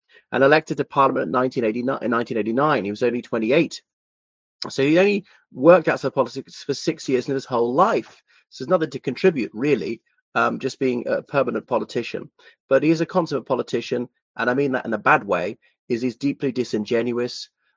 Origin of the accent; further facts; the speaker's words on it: Ireland; o everybody … from Ireland.